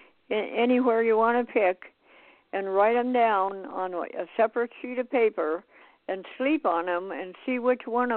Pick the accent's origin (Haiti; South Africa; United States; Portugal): United States; Montana; I know I had a friend who, we're from Montana, and she horsed around for 3 years